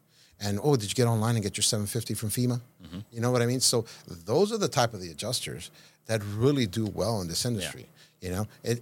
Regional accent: Miami, Florida, United States; born there; moved away; I mean, I was born in Miami. We left South Florida for the Carolinas in 2012.

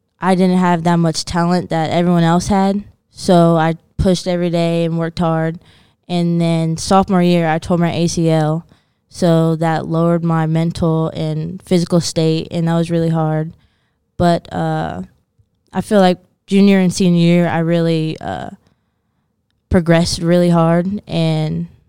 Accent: Kansas City, Kansas, United States; I grew up in Kansas City, Kansas. This little place called Piper.

